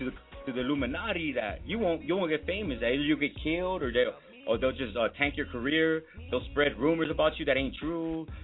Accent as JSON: {"language": "English", "town": "Riverside", "region": "California", "country": "United States", "said": "From Riverside too, homie. Yeah, man. I'm from Riverside too, man. I'm from the east side right there."}